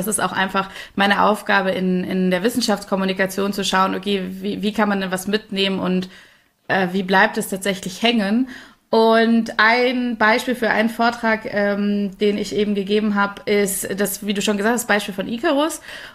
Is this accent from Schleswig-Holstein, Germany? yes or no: no; North Rhine-Westphalia, Germany; now in Munich, Germany; Ich bin 35 Jahre alt, mittlerweile irgendwie in München gestrandet, ursprünglich aus dem Ruhrgebiet.